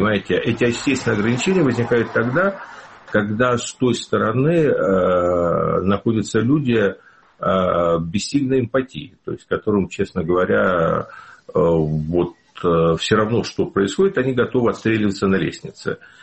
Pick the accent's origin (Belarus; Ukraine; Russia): Ukraine; поскольку я родился и вырос на Украине, то в Украине в данном случае